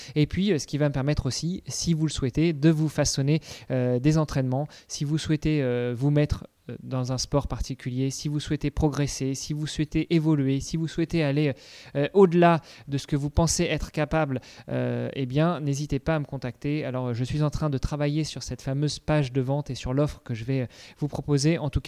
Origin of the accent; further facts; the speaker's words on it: Normandy, France; now in Luxembourg; un peu à la Normande, comme là où j'ai grandi. Non, je suis au Luxembourg